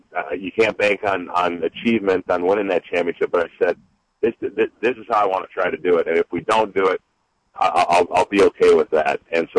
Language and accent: English; Minnesota, United States; but I was born and raised in Minnesota.